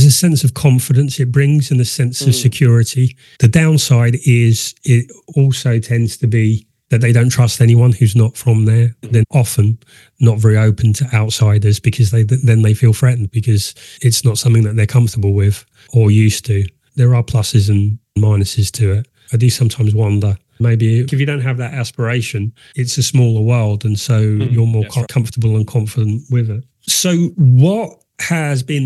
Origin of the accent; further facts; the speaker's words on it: London, United Kingdom; I grew up in London, but I've moved to East Anglia, a small town, like it's about an hour out of London.